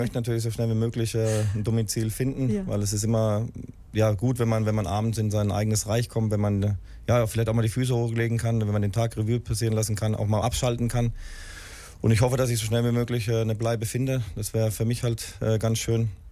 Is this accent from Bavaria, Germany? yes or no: no; Bochum, North Rhine-Westphalia, Germany; Ja, weil ich bin ja auch aus Bochum, von Bochum nach Wolfsburg gezogen.